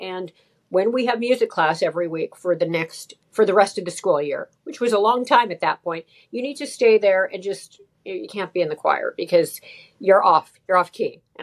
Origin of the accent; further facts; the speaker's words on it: Toronto, Ontario, Canada; also born or lived in Chappaqua, United States / Portugal; I was growing up in Toronto at that. I had moved to Toronto at that point. Originally, I lived in Westchester, New York, in Chappaqua. Then I lived in Portugal